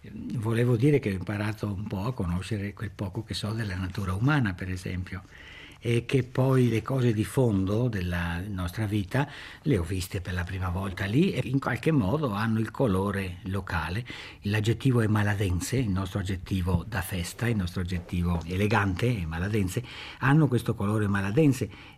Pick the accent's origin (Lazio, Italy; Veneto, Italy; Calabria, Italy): Veneto, Italy; in un ambiente così fortemente caratterizzato come il mio paese, con la sua sfumatura di dialetto vicentino